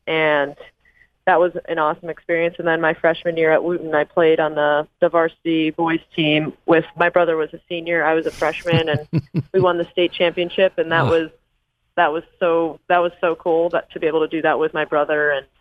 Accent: Maryland, United States; with our gold medals in Maryland, in my hometown, almost pretty much, was just amazing.

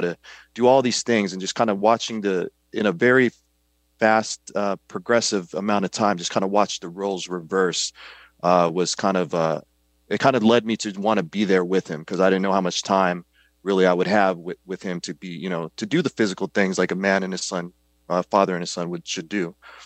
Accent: Kankakee, Illinois, United States; My mother was a first generation immigrant from the Philippines. And my father was born and raised in Louisiana. And I grew up there in Kankakee, Illinois.

